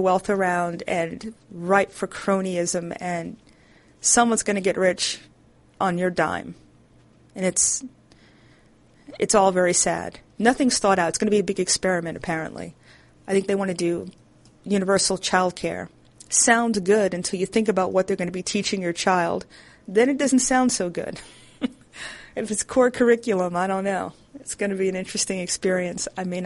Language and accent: English; Brooklyn, New York, United States; And I'm from New York, born and raised in Brooklyn.